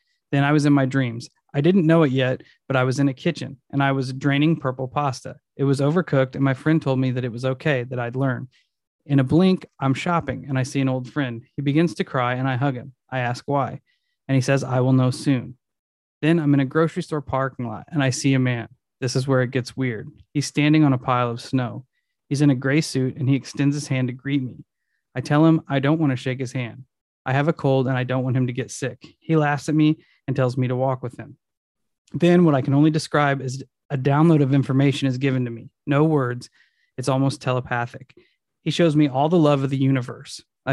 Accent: California, United States; I was from California living in Iowa City and was in a very tumultuous period of my life.

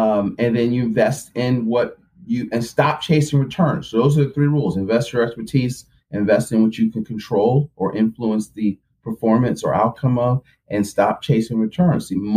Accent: Philadelphia, Pennsylvania, United States; I'm from Philly, right?

